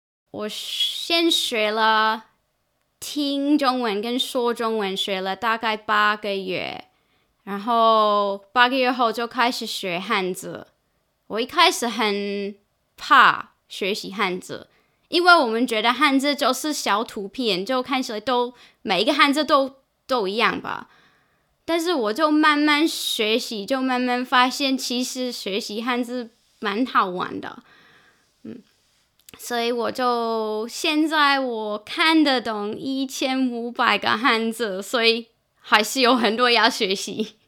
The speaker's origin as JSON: {"language": "Chinese", "town": "Perth", "region": "Western Australia", "country": "Australia", "tie": "born or raised there", "second_language": "Chinese", "said": "我是个35岁的女生。我在珀斯出生长大的。"}